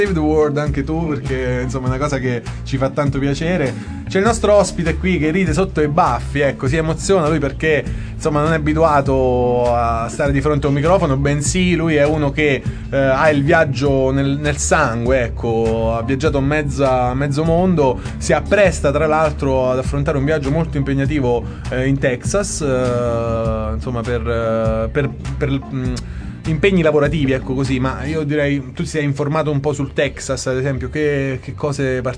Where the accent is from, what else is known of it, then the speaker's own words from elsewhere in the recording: Ogliastro, Campania, Italy; Tutti i ragazzi del paesiello di Ogliastro, il mio paese.